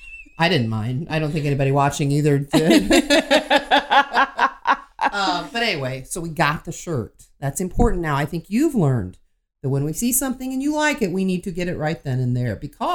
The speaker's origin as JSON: {"language": "English", "region": "the South", "country": "United States", "said": "Gosh, now I'm from the South."}